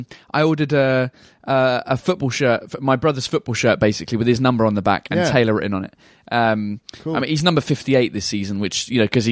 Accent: Canterbury, South East England, United Kingdom; a small town in the southeast called Canterbury.

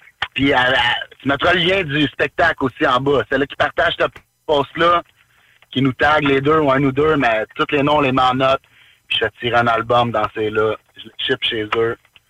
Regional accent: Quebec, Canada; Je suis québécois, je parle français, puis eux, ils parlent anglais

